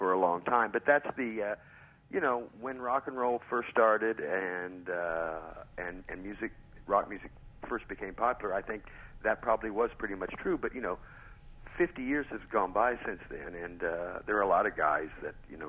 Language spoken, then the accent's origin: English; Indiana, United States; Yeah, you know, I just, I've been all over the place, but I just never really could fit in any place else. And, you know, this Midwestern thing kind of sticks with you.